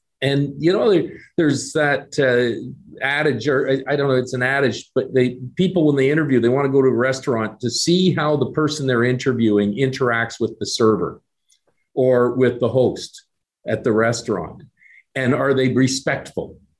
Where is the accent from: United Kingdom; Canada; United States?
Canada; I come from Canada.